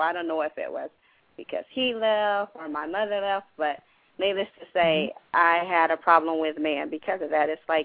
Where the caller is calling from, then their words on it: California, United States; California.